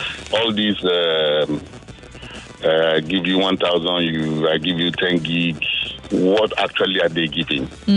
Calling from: Lagos, Nigeria; I'm calling from Lagos.

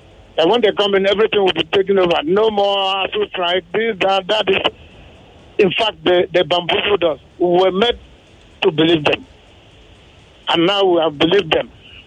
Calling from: Ojo, Lagos, Nigeria; I'm calling from Afromedia, Ojo.

